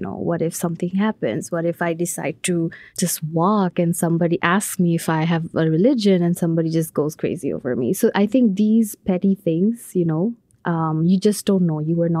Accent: Bangladesh; moved away as an adult; now in Minnesota, United States; So I'm from Bangladesh. Yeah, that's basically my home. But since I think in 2013, I came here for my undergrad, so I would call Minnesota as my second home.

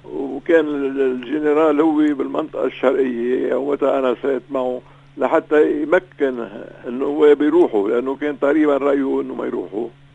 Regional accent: Beirut, Beirut Governorate, Lebanon; أنا من بيروت وخدم منزلي وحرق منزلي

